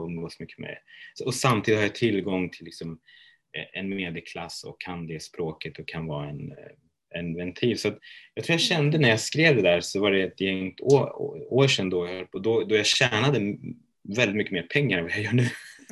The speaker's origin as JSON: {"language": "Swedish", "region": "Västra Götaland County", "country": "Sweden", "tie": "born or raised there", "said": "Jag har kurdiska rötter, men när jag väl kom till Sverige så har jag vuxit upp i Arabdalen och har en väldigt stolthet över det området."}